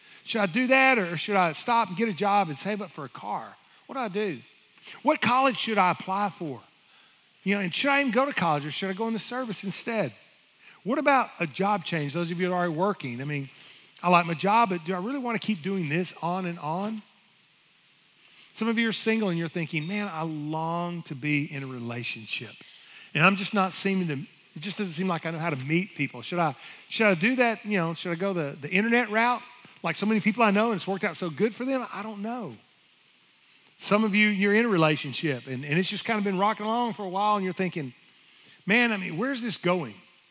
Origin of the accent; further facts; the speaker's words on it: Orange, United States; I didn't know back then that I would grow to love this community even more than my hometown of Orange.